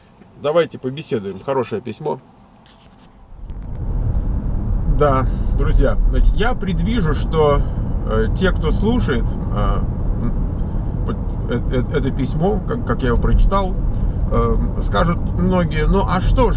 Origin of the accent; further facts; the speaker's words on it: Dagestan, Russia; moved away as an adult; now in Moscow, Russia; Я уроженец Дагестана. Отношусь к мусульманскому вероисповеданию. 28 лет женат. Имею сына. Образование высшее. Бухгалтер. В 2011 году переехал в Москву.